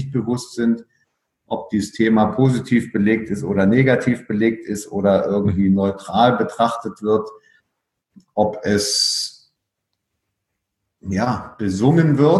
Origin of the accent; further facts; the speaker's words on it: Berlin, Germany; also born or lived in Frankfurt; Als in Berlin Aufgewachsener war ich ja ständig umgeben von der Grenze.